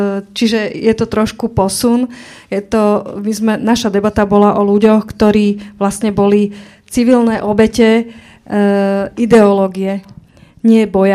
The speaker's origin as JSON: {"language": "Slovak", "town": "Trenčín", "region": "Trenčín Region", "country": "Slovakia", "said": "ja som z Trenčína"}